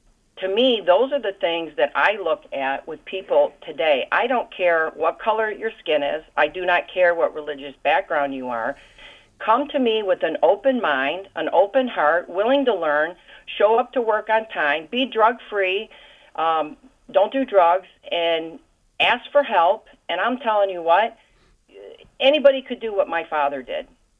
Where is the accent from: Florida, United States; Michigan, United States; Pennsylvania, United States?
Michigan, United States; Detroit; also born or lived in Mississippi; I was born in Mississippi. My dad was born in Mississippi. My family's from there, farmers, cotton, sweet potatoes, and peanuts. And my dad said he didn't want to be a farmer, so probably the best move he ever did. And when he came to Detroit, I was a year old